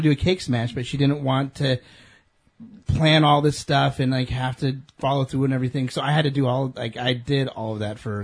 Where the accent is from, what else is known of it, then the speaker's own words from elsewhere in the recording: California, United States; Like, I'll celebrate my being a Californian, and my daughter's Californian-ness.